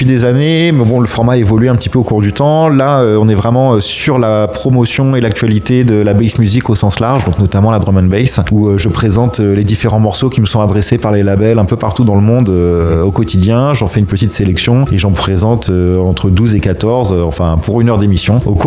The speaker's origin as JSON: {"language": "French", "town": "Caen", "region": "Normandy", "country": "France", "said": "moi je suis originaire de Caen, mes camarades aussi, dans le Factory Crew"}